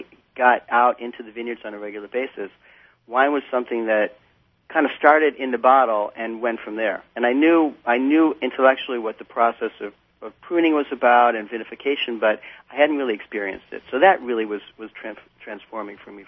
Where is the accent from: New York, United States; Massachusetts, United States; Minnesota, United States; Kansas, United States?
New York, United States; also born or lived in Chicago; I mean, I was born in Chicago and spent most of the rest of my life in New York, so I'm familiar with big cities